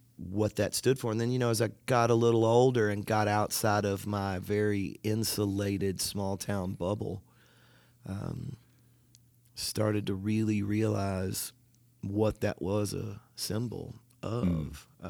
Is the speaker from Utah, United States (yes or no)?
no; Franklin, Tennessee, United States; also born or lived in Nashville; I grew up when I was born in Nashville, and then when my folks were able to afford a house when I was five or six, we moved south to this little town called Franklin, Tennessee. And I loved growing up there.